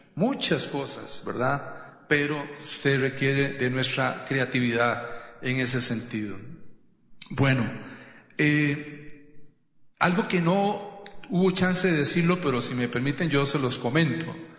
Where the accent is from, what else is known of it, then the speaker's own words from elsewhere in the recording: Costa Rica; mi privacidad como ciudadano costarricense